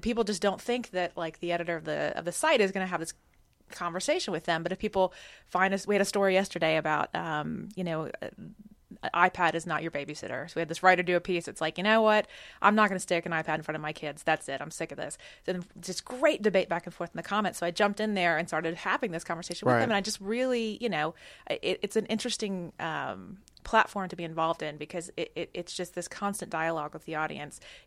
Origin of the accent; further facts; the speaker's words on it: Atlanta, Georgia, United States; now in New York City, United States; So I grew up here in Atlanta. Mm-hmm. And when I was deciding where to go to college, I knew I wanted to live in New York City.